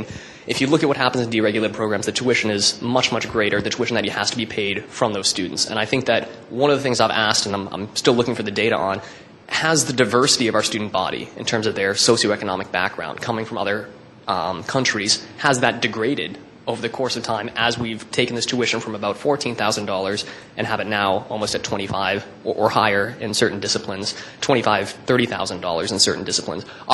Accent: United States; moved away as an adult; now in Montreal, Canada; Now I'm a Quebec resident. I come from the United States, and I came to McGill, and I really like Montreal, so I stayed here.

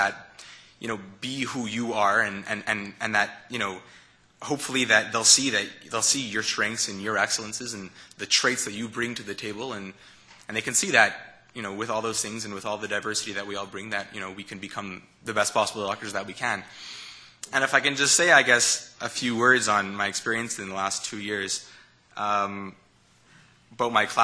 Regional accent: Montreal, Quebec, Canada; I'm from Montreal. I'm an Anglophone. I grew up here

